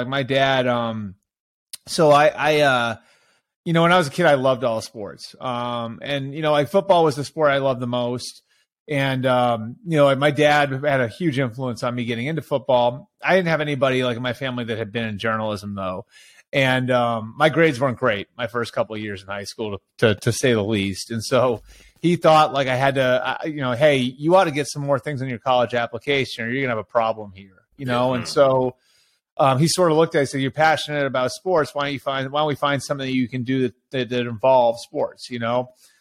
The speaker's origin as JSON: {"language": "English", "region": "Massachusetts", "country": "United States", "tie": "born or raised there", "said": "Yeah, sure. I grew up outside of Boston."}